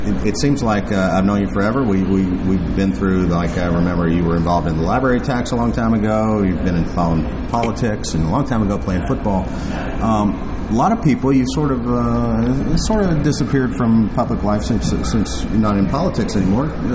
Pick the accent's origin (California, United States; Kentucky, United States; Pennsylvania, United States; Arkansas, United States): Kentucky, United States; Louisville; what's going on in my hometown, Louisville, Kentucky.